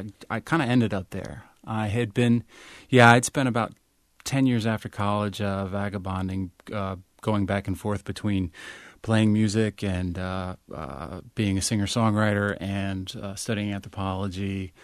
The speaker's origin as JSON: {"language": "English", "town": "Norfolk", "region": "Virginia", "country": "United States", "tie": "born or raised there", "said": "I grew up in Norfolk, Virginia."}